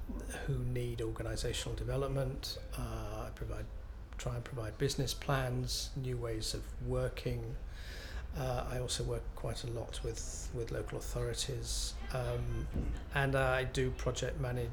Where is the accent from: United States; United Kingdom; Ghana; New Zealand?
United Kingdom; Nottingham, East Midlands; I'm 55 and I come from Nottingham.